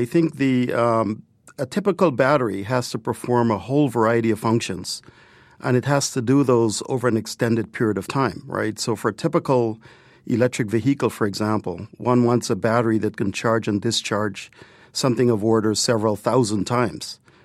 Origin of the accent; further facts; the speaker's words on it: Guyana; So I grew up in Guyana, which is in South America, a very tiny country. I grew up very close to the mining sector.